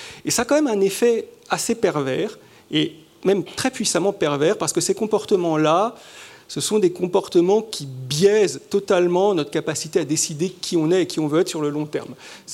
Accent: Switzerland; born there; d'autant que je suis né en Suisse, donc il y avait un rapport à l'immersion dans le paysage

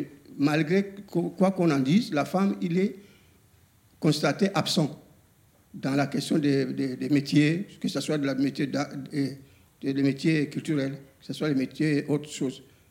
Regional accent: Republic of the Congo; now in France; je fais partie de l'espace francophone parce que je suis du Congo-Brazzaville.

